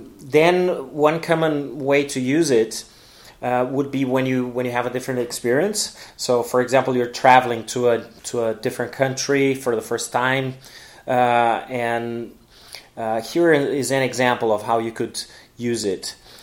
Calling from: Porto Alegre, Rio Grande do Sul, Brazil; English is a second language

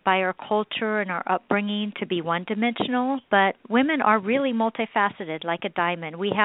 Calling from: San Diego, California, United States; Well, I'm calling from San Diego

